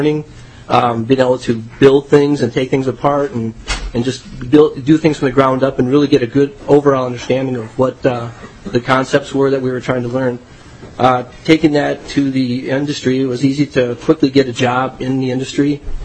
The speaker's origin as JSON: {"language": "English", "town": "Bloomington", "country": "United States", "tie": "born or raised there", "said": "I grew up in Bloomington and didn't really know exactly what I wanted to do."}